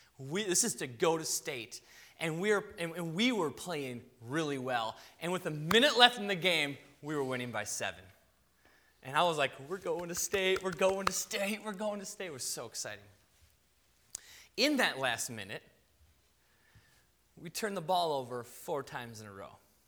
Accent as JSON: {"language": "English", "town": "Madison", "region": "Wisconsin", "country": "United States", "tie": "born or raised there", "said": "So I grew up in Madison. I went to Verona High School, which is basically a suburb of Madison, if you don't know where that is."}